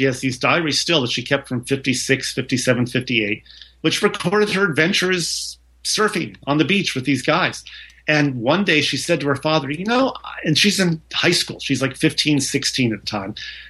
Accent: Columbia, Missouri, United States; I grew up in Columbia, Missouri.

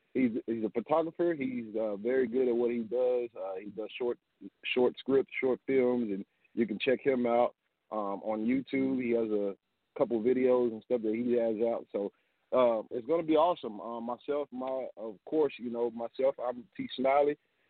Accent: Arkansas, United States; now in Dallas, United States; we're going to be taking some events back to Arkansas, my hometown.

